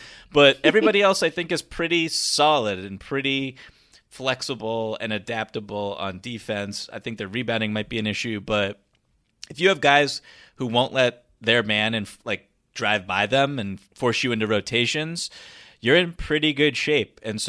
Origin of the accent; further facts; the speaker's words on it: Toronto, Ontario, Canada; My hometown, Toronto Raptors, have made it clear